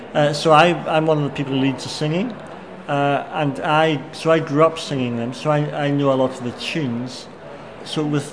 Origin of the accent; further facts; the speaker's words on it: Scotland, United Kingdom; So to compare to me growing up in the Highlands, you had very much a uniformity of background, of cultural experience, of English language knowledge